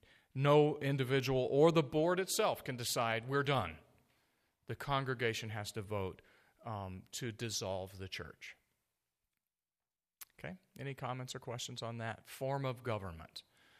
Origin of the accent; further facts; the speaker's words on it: the South, United States; So I grew up in the South where the pastor was the only elder